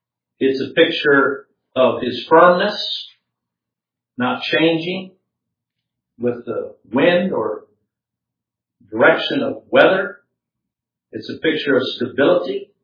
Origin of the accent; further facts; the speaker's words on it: Chad; And certainly, where I grew up in Chad, it could be 140 degrees during the day, and at night, drop down to 55 degrees